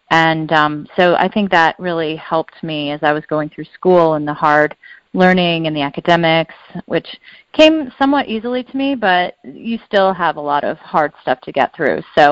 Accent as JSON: {"language": "English", "region": "Colorado", "country": "United States", "tie": "born or raised there", "said": "So I grew up in Colorado, and I lived somewhat of a sheltered life growing up."}